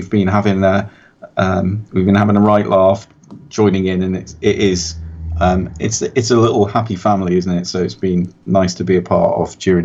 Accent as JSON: {"language": "English", "town": "Wirral", "region": "North West England", "country": "United Kingdom", "said": "Tracy, I'm originally from the Wirral, which is just south of Liverpool. Yes, and Mike calls me a Scouser"}